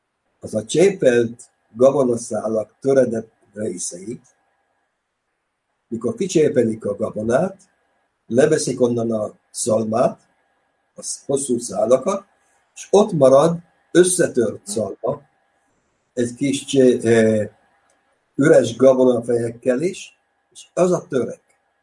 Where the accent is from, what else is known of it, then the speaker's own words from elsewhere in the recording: Mezőcsát, Borsod-Abaúj-Zemplén, Hungary; born there; Említetted a bemutatásomban, hogy én Mezőcsáton születtem.